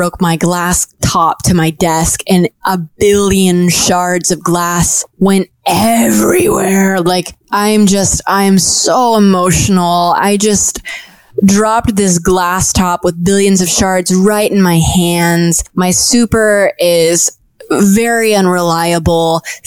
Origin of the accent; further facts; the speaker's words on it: Boulder, Colorado, United States; now in New York, United States; I come from Boulder, which is really, like, easy place to live.